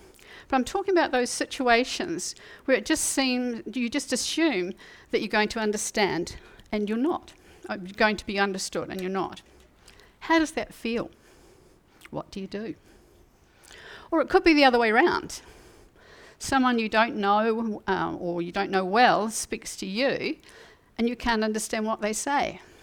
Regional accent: New Zealand; accent: Kiwi; now in Virginia, United States; I'm in a little town in Virginia. They can't understand me because of my Kiwi accent. My Kiwi accent.

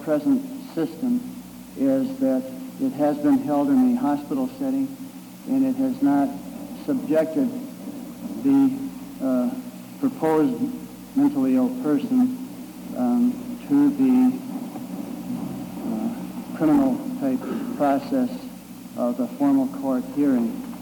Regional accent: Walker, Minnesota, United States; from Cass County, Minnesota.

